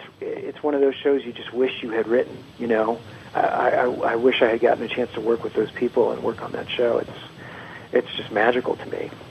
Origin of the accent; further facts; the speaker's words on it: Oklahoma, United States; I'm from Oklahoma, but I don't know that I would call myself a Southerner.